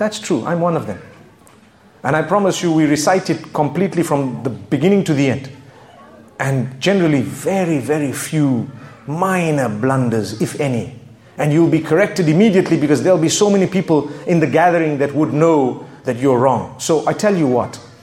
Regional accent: Zimbabwe; I come from Zimbabwe. You can hear my accent, right?

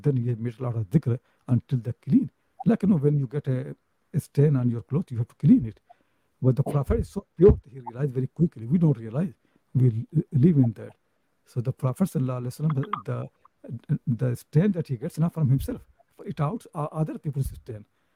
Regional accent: Jaunpur, Uttar Pradesh, India; You know, I come from Jaunpur, and next to me is the Azamgarh.

